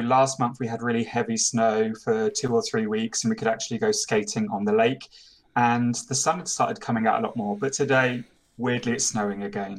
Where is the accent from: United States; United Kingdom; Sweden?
United Kingdom; Watford, East of England; now in Berlin, Germany; So I'm initially from Watford